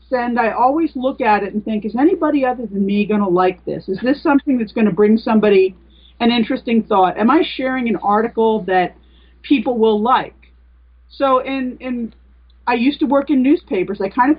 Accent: New York City, New York, United States; Oh, yeah, because, you know, I'm a New Yorker. I commute the better part of an hour or more each day on the subway

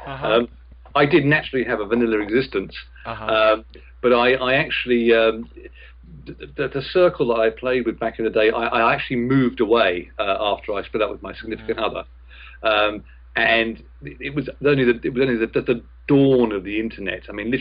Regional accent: London, United Kingdom; this may surprise you, but I'm actually English. Get out. Yeah, I know. It's always a killer, that one. Born and bred in London

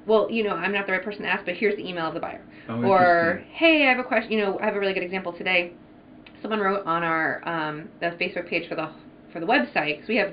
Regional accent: East Coast, United States; I'm from the East Coast, and I never remember an Arts Walk.

